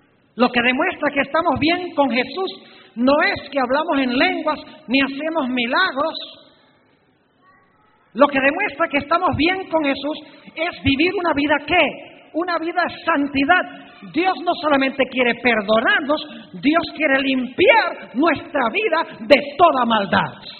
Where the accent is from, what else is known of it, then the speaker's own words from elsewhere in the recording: Caracas, Capital District, Venezuela; yo crecí en Venezuela, en la ciudad de Caracas, estudié toda mi educación primaria.